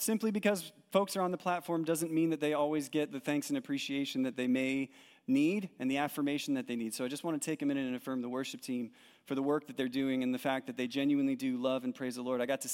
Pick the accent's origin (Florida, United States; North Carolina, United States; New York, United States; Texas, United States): Texas, United States; Aledo; I was born and raised here in Aledo.